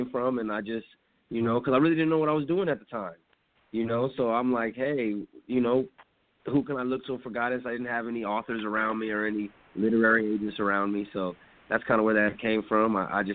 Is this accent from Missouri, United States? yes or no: no; San Antonio, Texas, United States; I grew up in San Antonio, Texas. I did some music out there.